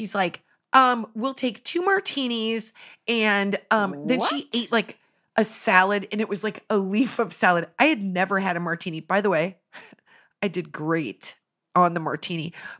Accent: Finland; You know, I'm from Finland. I'm celebrating this day.

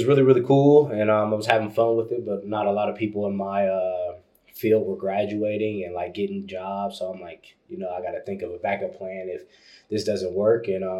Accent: Columbus, Ohio, United States; from Columbus, Ohio, born and raised, Buckeye at heart, you know, in the great state of Ohio.

